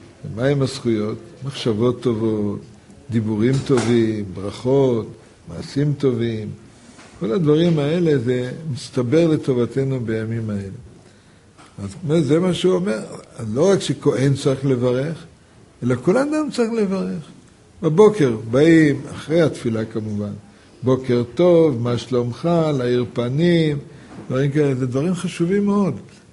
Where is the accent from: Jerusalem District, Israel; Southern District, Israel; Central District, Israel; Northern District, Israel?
Jerusalem District, Israel; Jerusalem; ובאופן טבעי, אני מירושלים, רגיל שכל יום עולים לדוכן, מברכים.